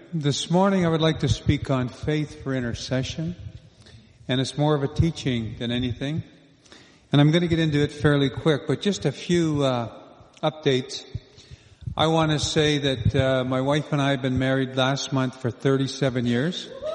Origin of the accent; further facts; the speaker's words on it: Toronto, Ontario, Canada; also born or lived in Quebec; I mean, there's people that have wondered why we left Quebec, but we were born and raised in Toronto area and sent into Quebec as missionaries. So we went up there for about 12 years.